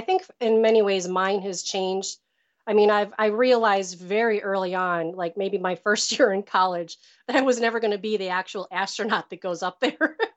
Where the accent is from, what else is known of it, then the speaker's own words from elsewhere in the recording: Midwest, United States; I was born and raised in the Midwest near Chicago